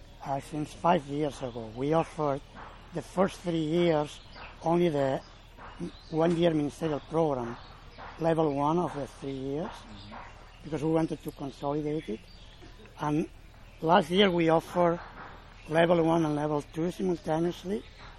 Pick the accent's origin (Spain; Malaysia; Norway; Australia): Spain; English is a second language; moved away as an adult; I'm from Spain, so I'm not from there, actually. So I can't say I'm detached from the place. I could say I was born in Spain. I moved there only because the college started there.